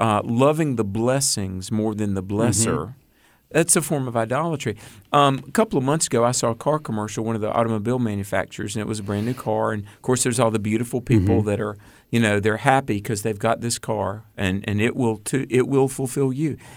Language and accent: English; the South, United States; We're both from the South where, you know, eating is one of the spiritual gifts.